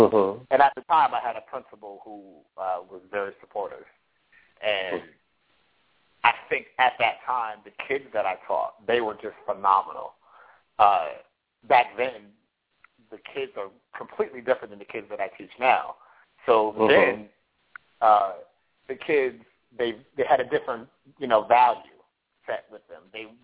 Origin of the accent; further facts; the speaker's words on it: New Haven, Connecticut, United States; So, you know, I am originally from New Haven, and New Haven is one of the cities that has the highest income inequality.